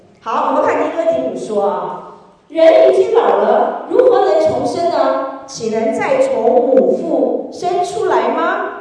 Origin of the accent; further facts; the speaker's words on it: Taiwan; now in Australia; 我是从台湾来的，台湾的社会也不好。